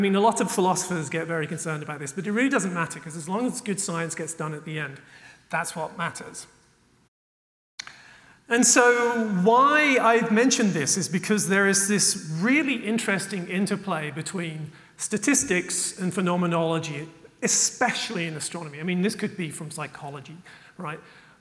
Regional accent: England, United Kingdom; I've gone with cheeky because I'm English.

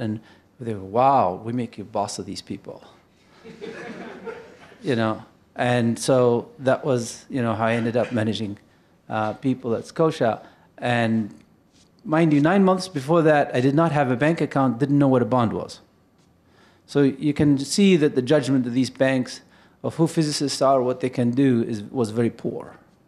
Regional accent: Libya; I did a PhD in physics, and I'm from Libya, so they sponsored me to come here, and so I went back.

